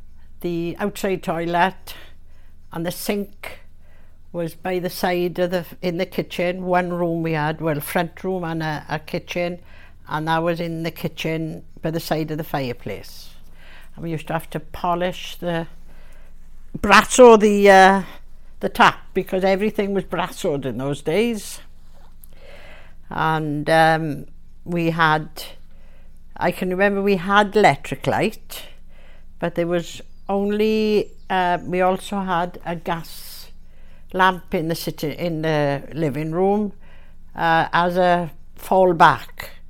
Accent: Treharris, Wales, United Kingdom; I was born in Graig, Treharris.

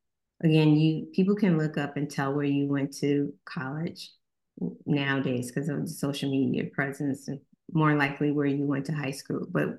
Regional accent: Mississippi, United States; I grew up in Mississippi. Most of my classmates either went to Alcorn or Jackson State or Tougaloo or Mississippi Valley State.

